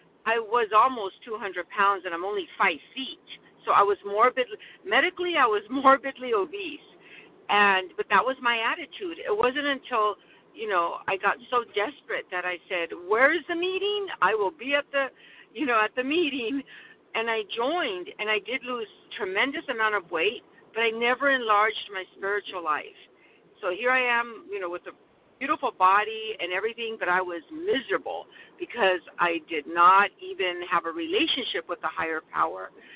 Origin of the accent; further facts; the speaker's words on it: California, United States; I am from California